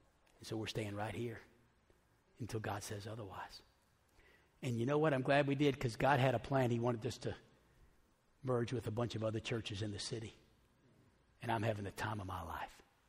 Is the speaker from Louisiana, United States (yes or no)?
yes; New Orleans, Louisiana, United States; I'm from New Orleans. I went to school in Chicago. I served in L.A.